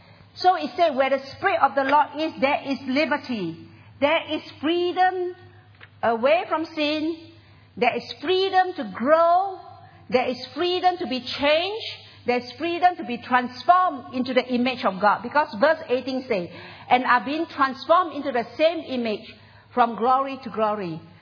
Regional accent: Malaysia; Well, I grew up in a village. I really grew up in a village. I'm from Malaysia.

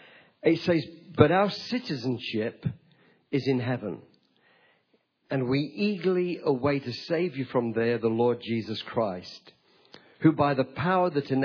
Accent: England, United Kingdom; I'm English. I'm a citizen of Great Britain. And I'm a citizen of Australia.

